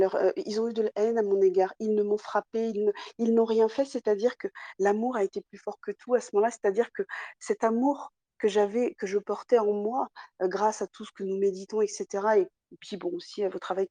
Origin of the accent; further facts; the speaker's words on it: Nantes, Pays de la Loire, France; parce que je suis de Nantes